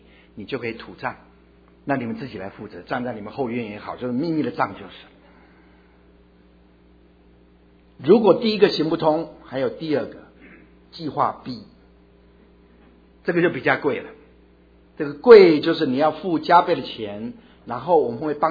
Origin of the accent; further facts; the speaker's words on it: China; 所以我们中国人很会讲说上有政策怎么样下有对策